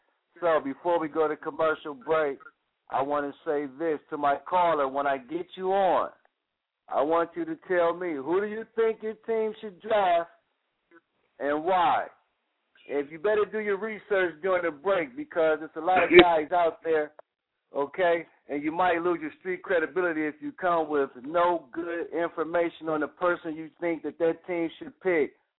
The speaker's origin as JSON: {"language": "English", "town": "Cleveland", "region": "Ohio", "country": "United States", "tie": "born or raised there", "said": "They're back in my hometown, Cleveland, Ohio."}